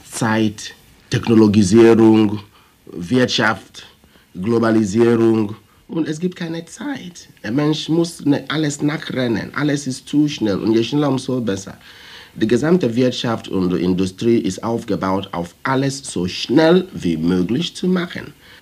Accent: Nigeria; first language Igbo; German is a second language; Für mich als Afrikaner existiert das Wort nicht in meiner Muttersprache. Ich stamme aus Nigeria, unsere Sprache ist Igbo.

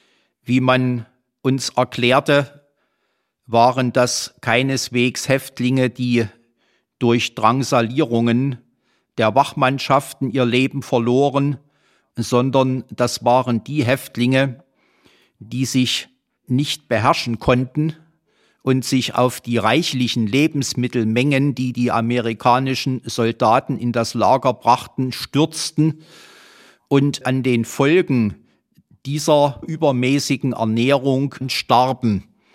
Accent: Thuringia, Germany; born there; bin geboren am 6. November 1937 in Thüringen

